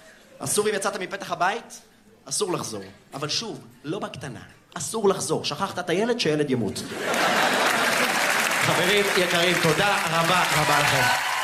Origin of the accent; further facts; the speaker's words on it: Russia; אם יש כאן מישהו בעולם שלא יודע, אז אני רוסי. מי עוד רוסי פה?